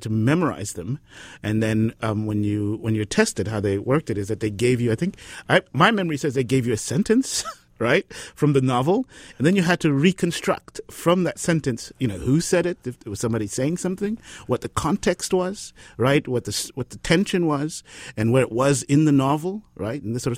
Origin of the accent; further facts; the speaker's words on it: Zimbabwe; Now, I was raised in Zimbabwe, and the geography is savanna. It's grassland, right?